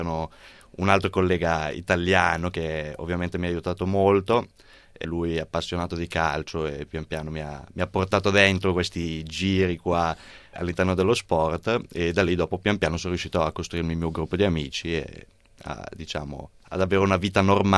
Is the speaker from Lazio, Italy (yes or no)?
no; Brescia, Lombardy, Italy; io sono di Brescia e la nostra realtà comunque è una realtà abbastanza attiva dal punto di vista lavorativo